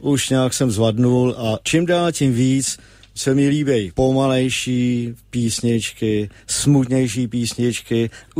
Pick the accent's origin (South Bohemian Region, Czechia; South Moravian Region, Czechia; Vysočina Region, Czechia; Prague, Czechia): Prague, Czechia; Narodil jsem se na Vinohradech. Na Vinohradech jsem bydlel až do svých 25, než jsem si vzal Helenu a přestěhoval jsem se na Žižkov.